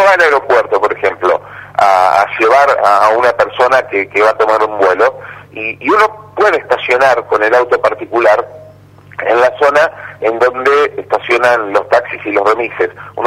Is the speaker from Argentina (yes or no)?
yes; Rosario, Santa Fe, Argentina; somos todos los rosarinos en definitiva